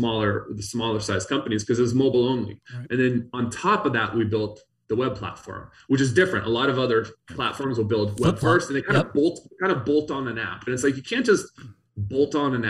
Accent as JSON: {"language": "English", "region": "California", "country": "United States", "tie": "born or raised there", "said": "I grew up you know, my dad was in tech, and so I kind of grew up around in tech in the Bay Area."}